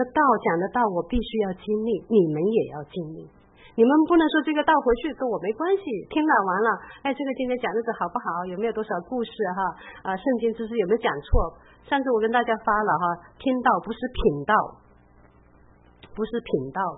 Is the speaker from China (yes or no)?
yes; China; now in Canada; 其实我们刚刚来加拿大的时候是住在那种也是租的房子